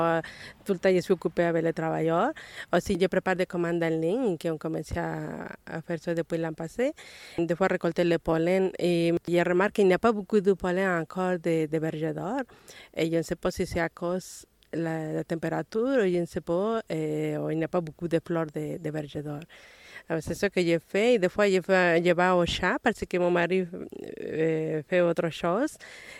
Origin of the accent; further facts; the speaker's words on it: Puebla, Mexico; Moi, je suis de Puebla, de l'État de Puebla.